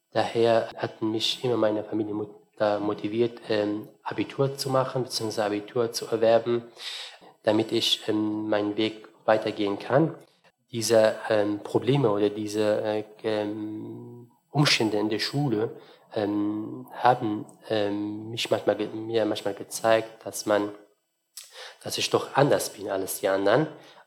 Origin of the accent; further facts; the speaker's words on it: Syria; now in Germany; Ich bin ja 22 Jahre alt. Ich lebe in Deutschland seit August 2015 und ich komme ursprünglich aus Syrien.